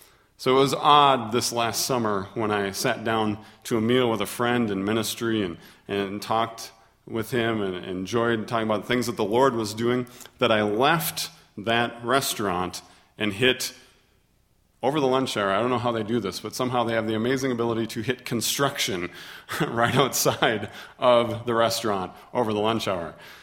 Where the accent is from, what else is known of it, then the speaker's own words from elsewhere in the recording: Minnesota, United States; I was born and raised in Minnesota. All except for 1 year of my life, I've lived in that state.